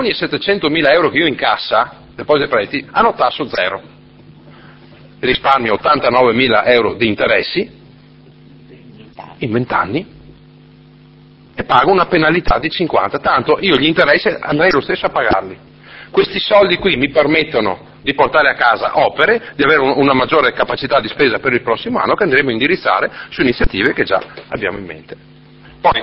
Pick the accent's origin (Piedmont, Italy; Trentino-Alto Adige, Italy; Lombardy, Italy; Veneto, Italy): Veneto, Italy; ma io sono veneto, capisci, magari parlo una lingua